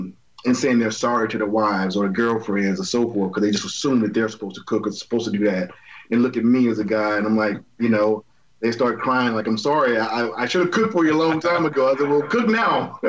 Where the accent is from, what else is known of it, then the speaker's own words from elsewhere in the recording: Columbus, Mississippi, United States; I grew up in the South, Mississippi, of course. Columbus is a really small town